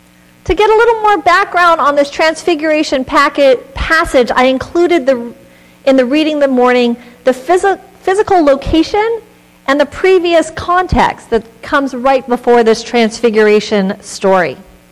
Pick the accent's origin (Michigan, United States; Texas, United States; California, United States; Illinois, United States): California, United States; Palos Verdes; Where I grew up in Palos Verdes, there was a Swedenborgian church